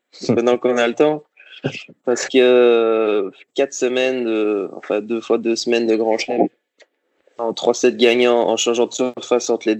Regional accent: Liège, Wallonia, Belgium; J'ai commencé le tennis à Liège, c'est ma ville natale en Belgique, où j'ai commencé le tennis à 5 ans.

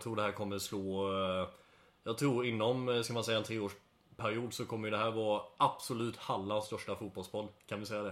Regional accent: Sweden; Jag är så mycket svensk och jag kör päron och vanilj.

